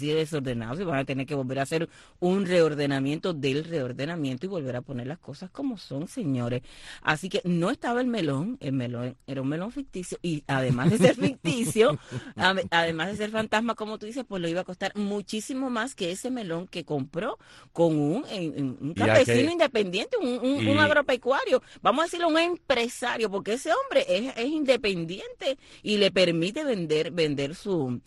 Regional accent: San Germán, Puerto Rico; el campesino es de un poblado cercano a mi pueblo, que se llama Santa Cruz, es en el camino a San Germán, de San Germán soy yo.

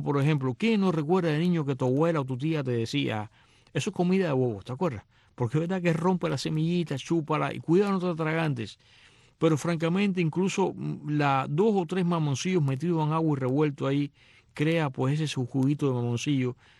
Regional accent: Varadero, Matanzas, Cuba; Yo me recuerdo tan de niño en Varadero, en Matanzas, en mi infancia, en los años 60, estar sentado en la arena

